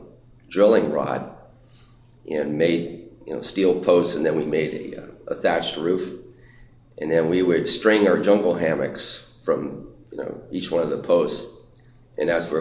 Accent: Panama; growing up in Panama, experiences that I had growing up there as a kid

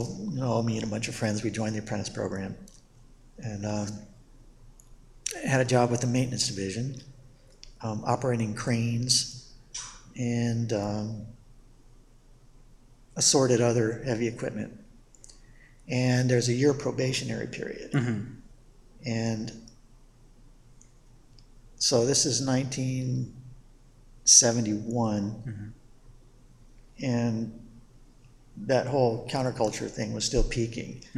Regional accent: Panama; I grew up in Panama, the Panama Canal.

